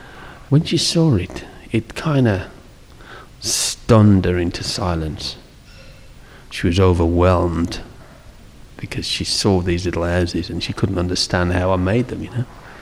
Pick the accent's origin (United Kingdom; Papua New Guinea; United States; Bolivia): United Kingdom; England; born there; I was born in England